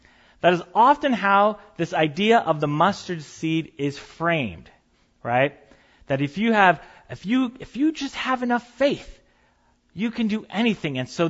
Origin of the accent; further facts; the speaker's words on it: California, United States; I am from Northern California.